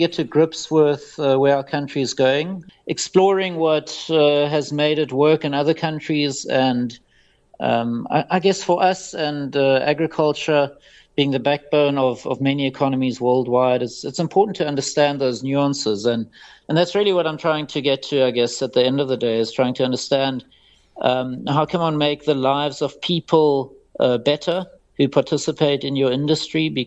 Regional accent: South Africa; being South African, we obviously love our braai and our poiki.

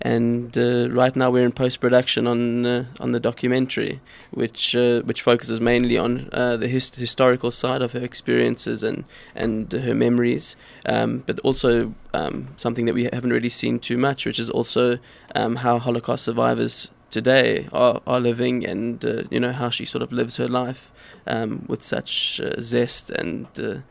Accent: Cape Town, Western Cape, South Africa; I grew up in Cape Town

